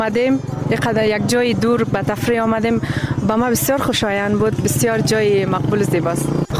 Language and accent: Persian; Afghanistan; ما مردم افغانستان